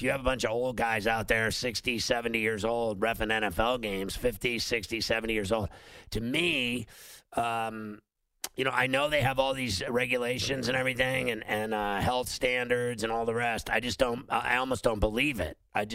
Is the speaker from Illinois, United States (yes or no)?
yes; Chicago, Illinois, United States; also born or lived in Pittsburgh; So I grew up in Chicago and Pittsburgh. They both suck.